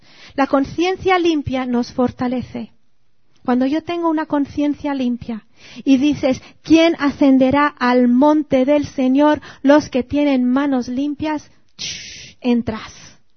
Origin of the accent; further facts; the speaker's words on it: Mexico; Cuando yo crecí en México